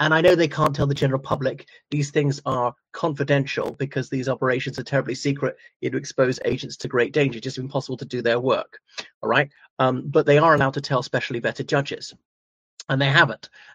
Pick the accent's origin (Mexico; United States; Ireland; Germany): Ireland; from Ireland.